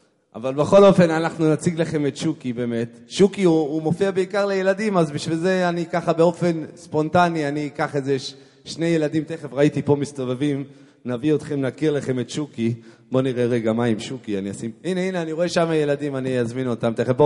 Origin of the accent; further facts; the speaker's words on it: Ramat HaSharon, Tel Aviv District, Israel; כמו שהוא אמר מקודם, אני מרמת השרון